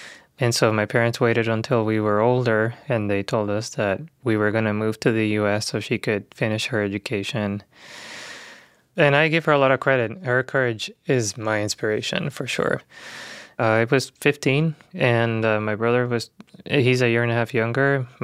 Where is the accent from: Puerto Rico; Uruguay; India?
Puerto Rico; Mayagüez; I grew up in Mayagüez, on the west coast of Puerto Rico.